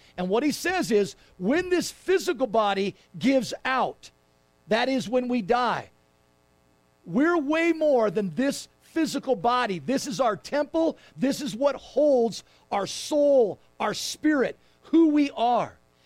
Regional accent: Laguna Beach, California, United States; I grew up in Laguna Beach in the canyon. We had about an acre of land and we had fruit trees.

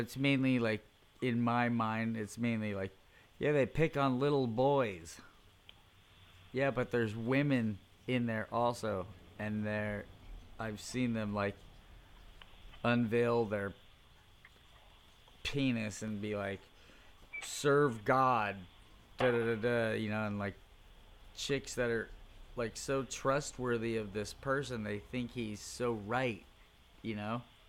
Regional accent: Coronado, California, United States; I mean, it's like I grew up in Coronado

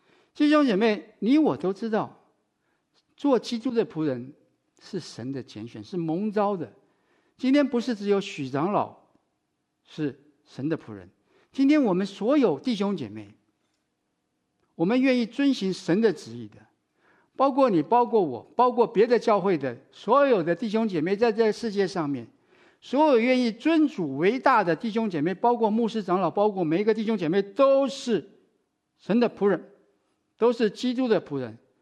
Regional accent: Taiwan; now in United States; 在我那个年代，我是台湾来的

